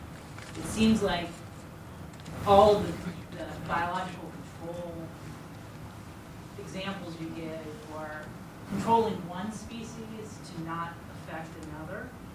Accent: Oregon, United States; from Oregon.

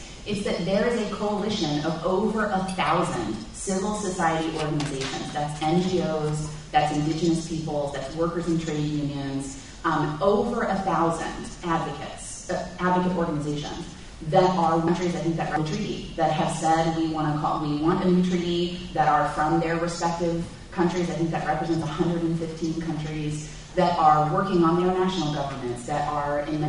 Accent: Baton Rouge, Louisiana, United States; now in New Orleans, United States; I grew up in Baton Rouge, which is at one end of the chemical corridor known locally and for good reason as Cancer Alley. I now live in New Orleans

